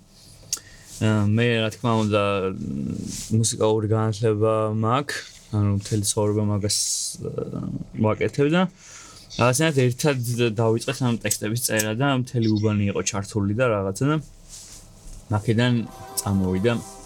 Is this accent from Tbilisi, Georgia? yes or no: yes; Tbilisi, Georgia; moved away as an adult; მე ვიყავი საზვარგარეთ 5 წელი წასული და 2019-ში ჩამოვედი დიდუბეში ჩემთან ბუბანში, სადაც გავიზარდე დავიბადე